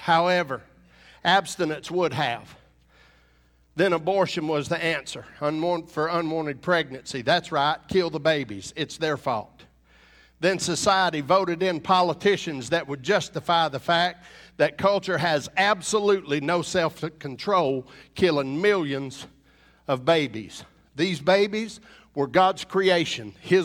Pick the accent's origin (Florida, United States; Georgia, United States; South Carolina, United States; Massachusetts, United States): South Carolina, United States; Punkintown; I was born in Punkintown, South Carolina. Population of my town's 38. So I wasn't, you know, we were raised in the Bible Belt, if you will.